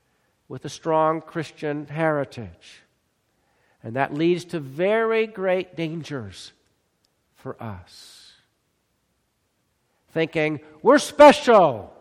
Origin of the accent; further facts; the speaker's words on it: United States; it's very easy for me as an American to think